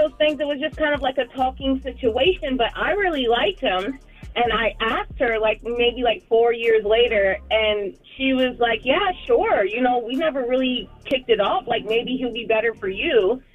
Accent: Charlotte, North Carolina, United States; No, I'm from Charlotte.

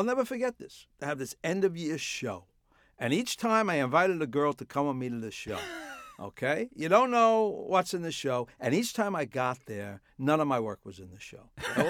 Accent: Brooklyn, New York, United States; I grew up in what they now call Kensington.

